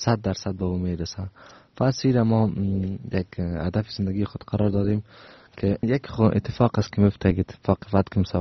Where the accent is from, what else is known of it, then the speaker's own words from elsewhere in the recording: Afghanistan; ما افغان هستم،